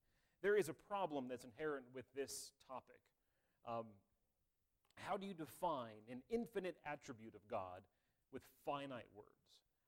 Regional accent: West Virginia, United States; I was telling him I was from West Virginia.

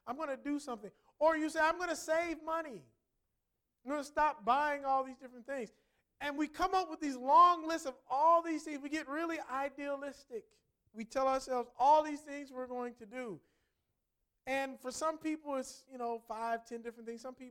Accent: Midwest, United States; we're from the Midwest, and they have a place called Captain D's.

